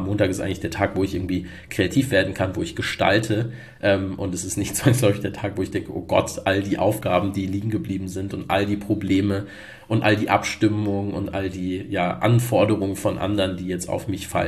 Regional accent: Hesse, Germany; Ich komme aus dem Rhein-Main-Gebiet ursprünglich

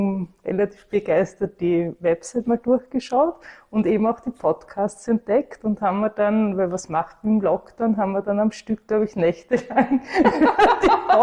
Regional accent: Upper Austria, Austria; now in Vienna, Austria; Und als Wienerin, also Oberösterreicherin, die zugewandert ist, interessiert man sich natürlich speziell für seine Stadt

